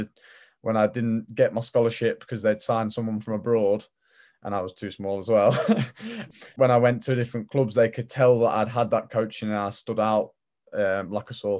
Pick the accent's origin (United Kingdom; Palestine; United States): United Kingdom; Lincoln, East Midlands; because I'm from Lincoln, I am.